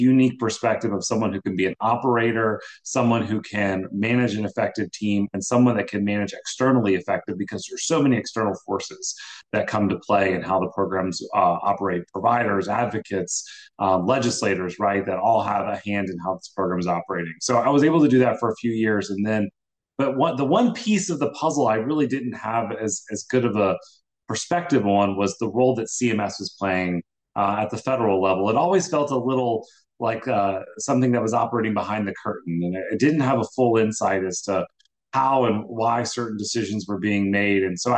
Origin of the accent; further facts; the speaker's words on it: Louisiana, United States; I am from Louisiana originally. I was born and raised there, went to school there